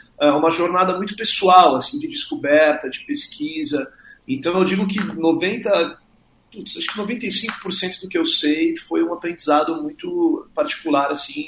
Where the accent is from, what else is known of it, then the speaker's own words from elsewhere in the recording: Santos, São Paulo, Brazil; Eu cheguei a fazer aula numa escola lá em Santos, né? Que eu sou de Santos.